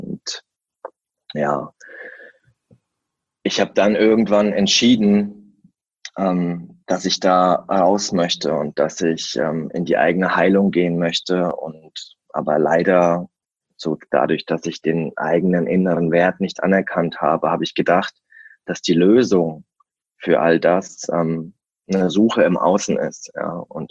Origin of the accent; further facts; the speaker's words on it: Germany; also born or lived in Kazakhstan; Nein, ich bin tatsächlich in Kasachstan geboren worden. Und als ich ein Jahr alt war, sind dann meine Eltern nach Deutschland gezogen